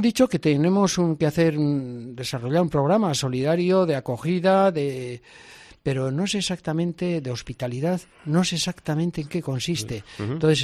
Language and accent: Spanish; Tudela, Navarre, Spain; Que soy parte de Tudela. Tudela me ha conformado y me ha hecho